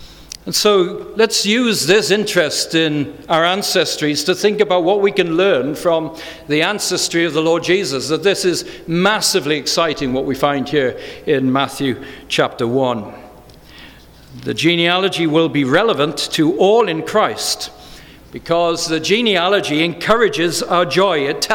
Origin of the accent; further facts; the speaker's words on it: Wales, United Kingdom; I remember growing up in Wales